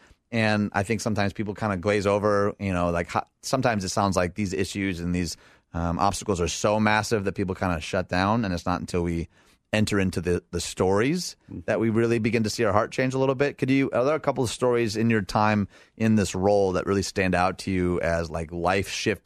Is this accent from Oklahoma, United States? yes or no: no; Michigan, United States; now in Elgin, United States; I was raised outside Detroit.